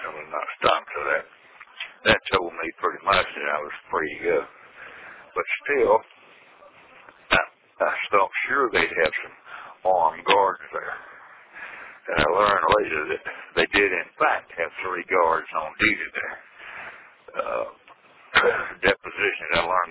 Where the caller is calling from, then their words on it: Olathe, Kansas, United States; I'm calling from the Johnson County Adult Detention Center in Olathe, Kansas. Cell block 5D, cell number 10.